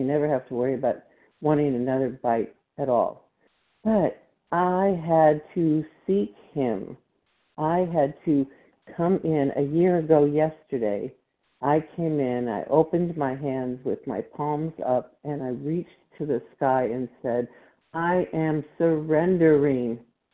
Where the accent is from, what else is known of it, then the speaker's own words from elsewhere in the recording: Texas, United States; I am from Texas.